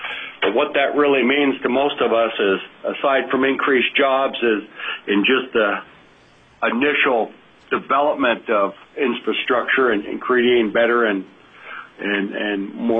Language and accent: English; Valdez, Alaska, United States; now in Anchorage, United States; I'm currently living in Anchorage, but I grew up in Valdez, and I've lived there for 35 years.